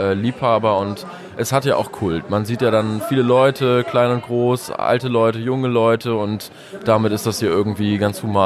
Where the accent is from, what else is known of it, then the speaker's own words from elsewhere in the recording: Moers, North Rhine-Westphalia, Germany; born there; now in Oldenburg, Germany; einer schönen kleinen Stadt namens Moers.